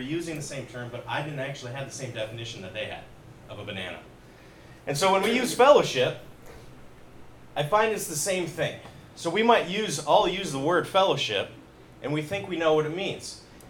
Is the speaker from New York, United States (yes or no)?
no; Minnesota, United States; So all my life, here in the United States, Midwest, I grew up in Minnesota, then here, but I stayed in the center of the country for the most part.